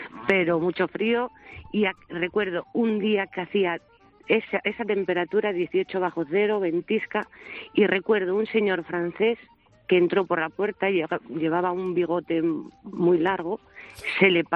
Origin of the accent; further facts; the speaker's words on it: Asturias, Spain; yo soy asturiana y, bueno, iba preparada para el frío, pero no tanto.